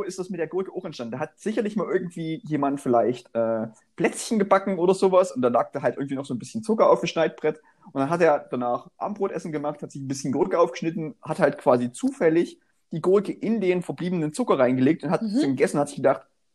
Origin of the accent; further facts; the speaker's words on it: Saxony, Germany; ich komme ja auch aus dem Erzgebirge, ne? Und da ist der Boden ja sowieso auch radioaktiv verstrahlt.